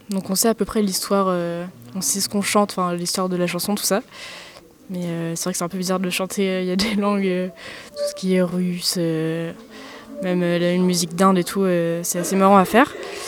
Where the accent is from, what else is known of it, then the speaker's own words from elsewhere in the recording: Brittany, France; je viens de Bretagne et je fais des percussions et de la batterie.